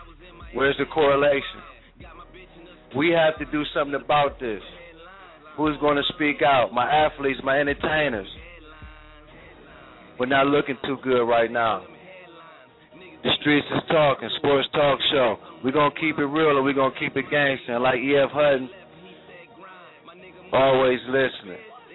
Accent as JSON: {"language": "English", "town": "Dublin", "region": "Ohio", "country": "United States", "said": "Yes, my home state, Ohio, Dublin."}